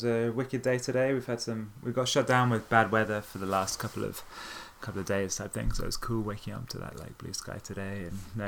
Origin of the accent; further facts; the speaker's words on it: United Kingdom; From in the UK where I grew up, which you could probably hear in my accent, right? I lived in the UK for years